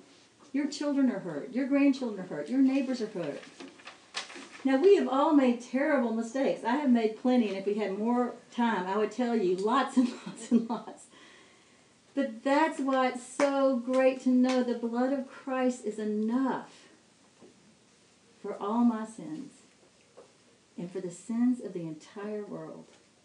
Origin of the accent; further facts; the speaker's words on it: Atlanta, Georgia, United States; I know y'all thought I was from New York, but I am from Atlanta.